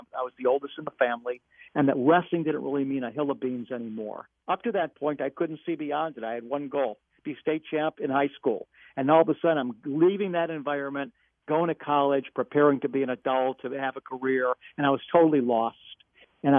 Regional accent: Beachwood, Ohio, United States; also born or lived in Cleveland; I was raised in Cleveland, Ohio. And in fact, the suburb that I was raised in Cleveland, Beechwood, Ohio, was listed as having the second highest concentration of Jews anywhere in the world outside of Israel.

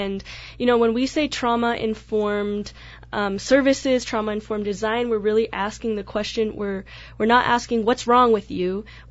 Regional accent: Nicaragua; I'm from Nicaragua.

